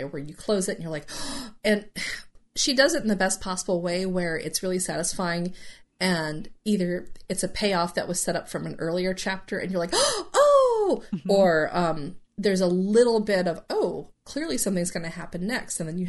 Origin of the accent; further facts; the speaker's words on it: Bible Belt, United States; I grew up Catholic in the Bible Belt